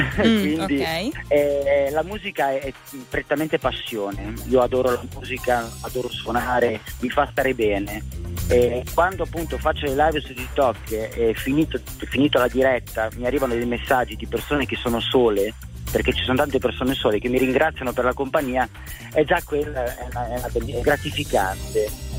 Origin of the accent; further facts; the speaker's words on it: Cremona, Lombardy, Italy; Sono di Cremona, vivo a Cremona.